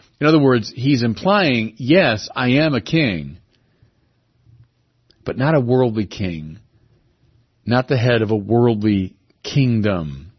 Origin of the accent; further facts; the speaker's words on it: United States; I mean, I'm an American, I'm not a big fan of kings.